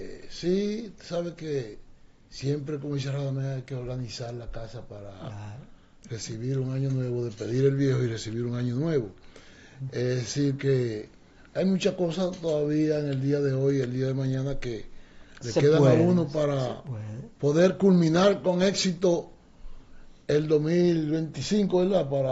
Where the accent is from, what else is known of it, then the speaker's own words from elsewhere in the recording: Jaibón, Valverde, Dominican Republic; Yo soy de Aguajediona, de Jaibón.